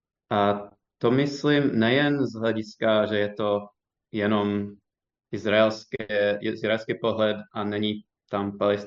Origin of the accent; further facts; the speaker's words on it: United States; který já jsem to vnímal, jako když jsem vyrostl ve Spojených státech